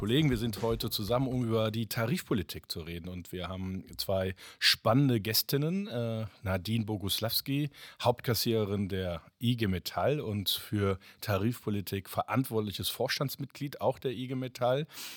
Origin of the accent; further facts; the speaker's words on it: Cologne, North Rhine-Westphalia, Germany; Viele wissen, ich komme ja aus Köln